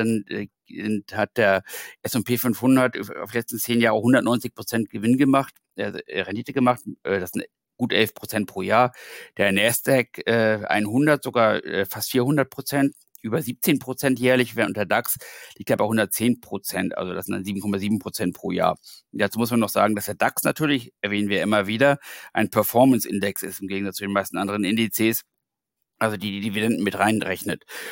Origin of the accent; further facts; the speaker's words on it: Hamburg, Germany; ich bin Hamburger. Wenn man aus solchen Städten kommt